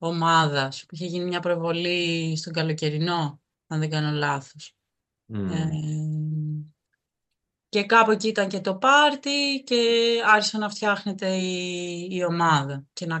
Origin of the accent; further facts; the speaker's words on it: Athens, Attica, Greece; moved away as an adult; also born or lived in Heraklion; Δηλαδή εγώ έφυγα από την Αθήνα και πήγα Ηράκλειο, βρέθηκα να σπουδάζω στα 18